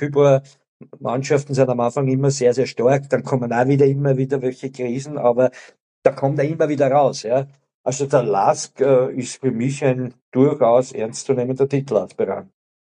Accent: Lower Austria, Austria; born there; ich bin gebürtiger Niederösterreicher

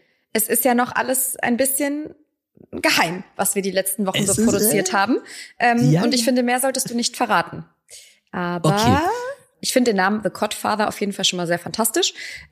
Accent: North Rhine-Westphalia, Germany; ich komme ja aus dem Rheinland und da wird ganz viel Forelle Müllerin Art gegessen.

